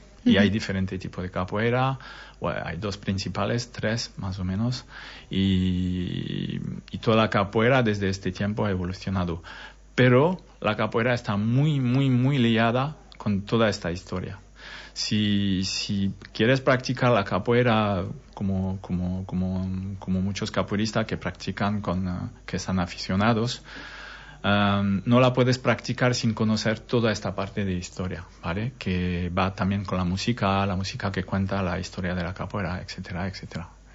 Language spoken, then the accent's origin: Spanish; France; Spanish is a second language; Pero entre 2012 y 2016 me fui a trabajar en Francia, porque soy francés. Me fui a trabajar en Francia y volví a los fines de semana. Y he encontrado la capoeira en Montpellier, vivía en Montpellier